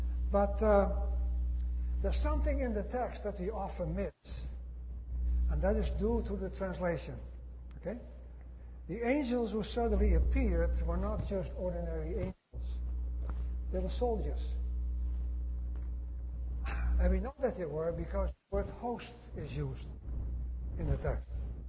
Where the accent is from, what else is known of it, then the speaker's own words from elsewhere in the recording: Netherlands; I grew up in the Netherlands